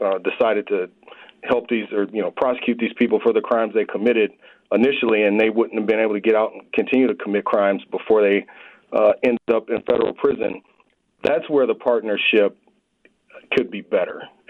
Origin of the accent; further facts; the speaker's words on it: Minneapolis, Minnesota, United States; I mean, I grew up in Minneapolis, over in North Minneapolis. My family still lives over there.